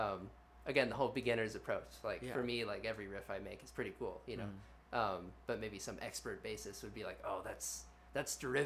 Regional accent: Louisville, Kentucky, United States; because I grew up in Louisville, actually, and I love being, like, a suburban slash urban

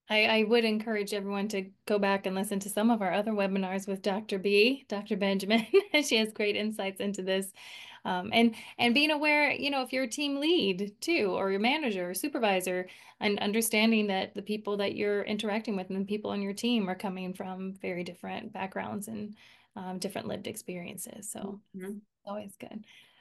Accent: Thailand; You know, I grew up in Thailand, as we've mentioned in some previous episodes.

